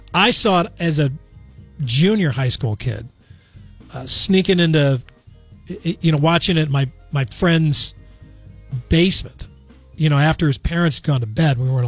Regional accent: St. Louis, Missouri, United States; The St. Louis Post-Dispatch, my hometown newspaper, I was reading.

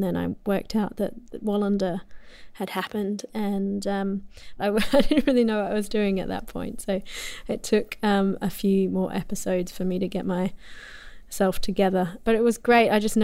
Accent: Bridgetown, Western Australia, Australia; moved away as an adult; now in United Kingdom; I am from Australia. I'm from a little country town in the southwest called Bridgetown. And I started traveling when I was 20 and came over to the UK as a backpacker.

